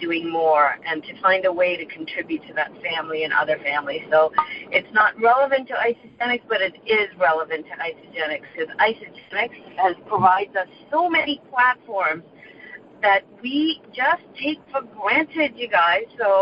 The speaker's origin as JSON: {"language": "English", "country": "Canada", "said": "also, as a Canadian, this morning I'm saying I'm ashamed. I'm ashamed to be a Canadian"}